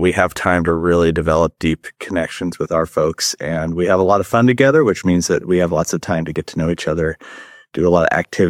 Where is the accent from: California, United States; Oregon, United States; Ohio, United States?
Oregon, United States; Salem; Yeah, it's born and raised in Salem.